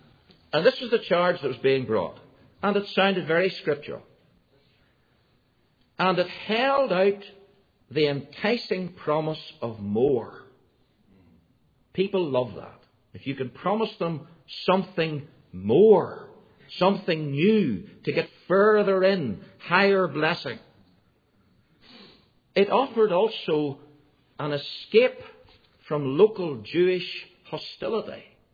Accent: Northern Ireland, United Kingdom; As a little boy growing up in Ulster, I was never allowed to talk about the Roman Catholic Church.

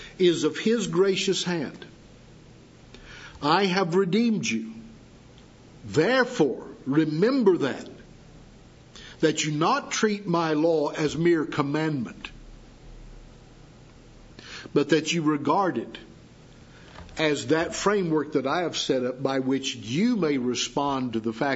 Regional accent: the South, United States; I grew up in the South. It's not a popular book in the South, truthfully.

